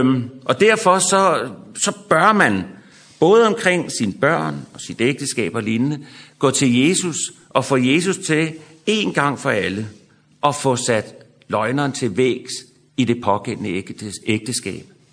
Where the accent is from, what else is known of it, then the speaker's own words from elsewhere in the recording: Copenhagen, Capital Region of Denmark, Denmark; Vi er københavner, vi punger ud med det samme, ikke?